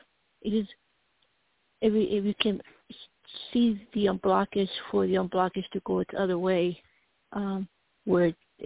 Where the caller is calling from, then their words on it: Colorado, United States; from Colorado.